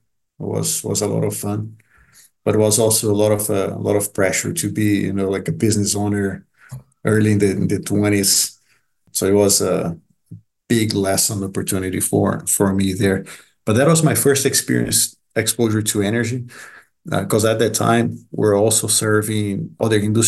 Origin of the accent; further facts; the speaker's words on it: Rio de Janeiro, Brazil; English is a second language; also born or lived in São Paulo; I'm originally from Brazil. That's where I was born and grew up. I was born in the state of São Paulo, and then I moved to Rio de Janeiro when I was young. And over there is where I went to school